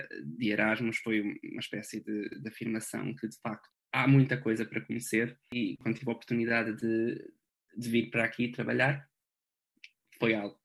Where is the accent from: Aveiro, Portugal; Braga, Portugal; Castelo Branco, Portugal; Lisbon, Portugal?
Lisbon, Portugal; apesar de adorar Lisboa, para mim, pronto, eu sei que sou um pouco tendencioso, porque é a cidade onde nasci, cresci